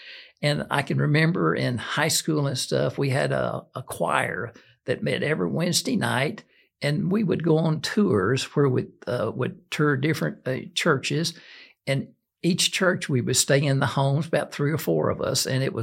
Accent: Fort Smith, Arkansas, United States; I was raised in Fort Smith, Arkansas, and I hate to admit it, but I was went to a Southern Baptist church until I went to college and met Beth.

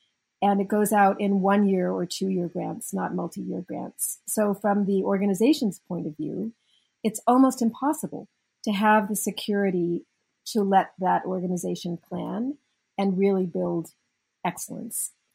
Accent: South Africa; born there; I was born in South Africa

